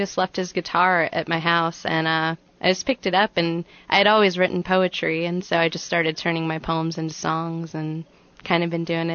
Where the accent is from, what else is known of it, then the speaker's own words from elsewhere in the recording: Hammond, Indiana, United States; Yeah, I was born and raised in Hammond. I went to Riley Elementary, which no longer exists.